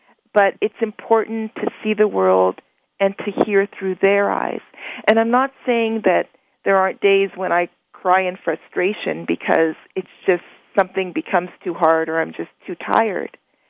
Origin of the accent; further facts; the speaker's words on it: Toronto, Ontario, Canada; now in Ottawa, Canada; I'm from Toronto. I was born in Toronto, so you're close.